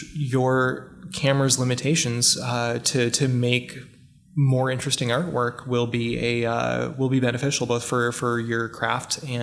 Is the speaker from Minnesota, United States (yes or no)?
yes; Minneapolis, Minnesota, United States; And Alex Soth, a Magnum photographer from my hometown, in Minneapolis, is up there as well for me.